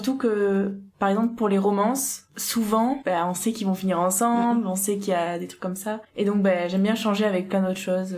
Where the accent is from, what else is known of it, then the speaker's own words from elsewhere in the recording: Toulouse, Occitanie, France; je suis étudiante en droit à Toulouse. Je suis toulousaine.